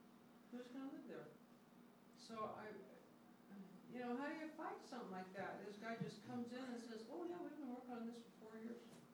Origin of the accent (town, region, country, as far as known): Tacoma, Washington, United States